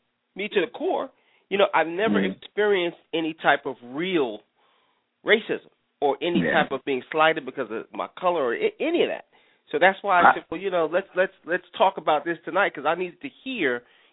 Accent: Manhattan, New York, United States; I can't identify with, only because I was raised in Manhattan.

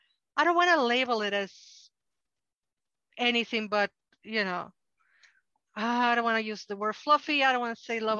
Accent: Mexico; I grew up in Mexico, who's Catholic. I know I'm going to do the joke. You know, I can make the joke because I'm Mexican.

